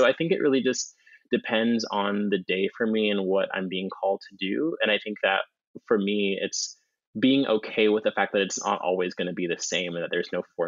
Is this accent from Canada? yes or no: no; Jamaica; as a Jamaican person, I think historically, classically, just playing so many different roles